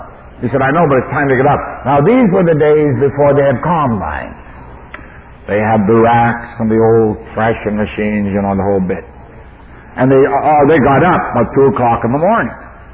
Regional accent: Saskatoon, Saskatchewan, Canada; born there; I'm a city boy. I was born in Saskatoon, Saskatchewan.

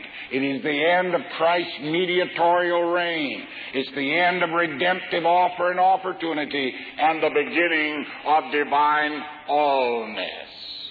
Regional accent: Canada; I'm a Canadian. When I was a boy, we sang … they did.

